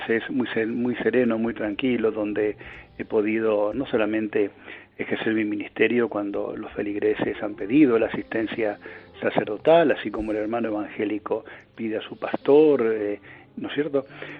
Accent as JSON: {"language": "Spanish", "country": "Argentina", "moved": "yes", "lives_now": "Pinto, Spain", "said": "yo soy sacerdote de la diócesis de Getafe, bueno, no hace falta que lo diga, que soy argentino de origen, mi padre cuyarense, ya fallecido hace ya algunos años, y aquí estoy en España hace 12 años"}